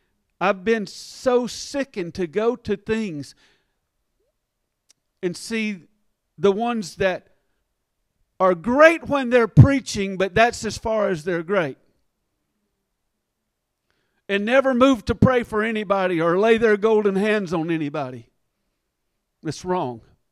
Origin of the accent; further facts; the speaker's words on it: South Carolina, United States; I'm from South Carolina.